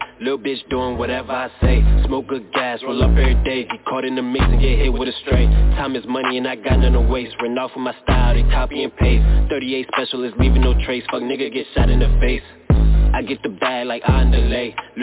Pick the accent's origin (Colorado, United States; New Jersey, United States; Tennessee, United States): New Jersey, United States; Plainfield; now in Charlotte, United States; I'm from Jersey. Jersey in the building, Plainfield to be exact. I'm in Charlotte right now, though.